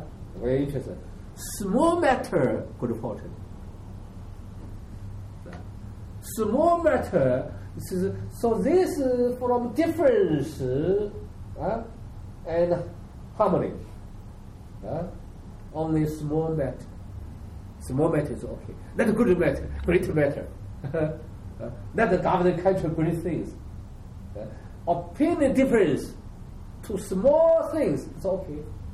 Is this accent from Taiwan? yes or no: yes; Taiwan; English is a second language; moved away as an adult; If like I come from Taiwan to here, this big change.